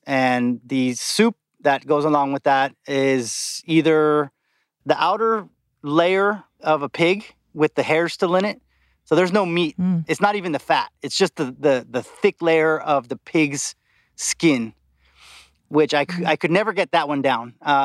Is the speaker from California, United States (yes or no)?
yes; Los Angeles, California, United States; I'm like, "Yeah, I'm an American." He goes, "I grew up in LA." And I'm like, "Whoa, that's crazy, man. I'm from LA too."